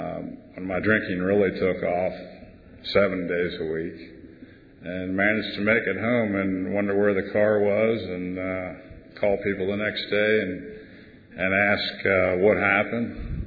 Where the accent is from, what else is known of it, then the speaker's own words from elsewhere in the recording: Southgate, Kentucky, United States; I'm from Southgate, Kentucky.